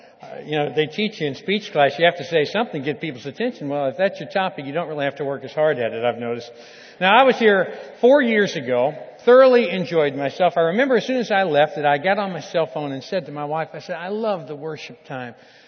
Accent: Kentucky, United States; because I am from Kentucky, all right? Kentucky is a little different than Texas.

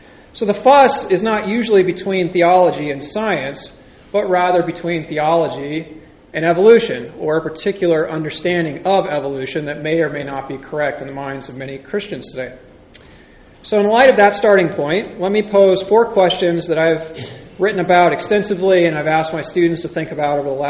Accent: San Jose, California, United States; I came from the Bay Area. I grew up in San Jose.

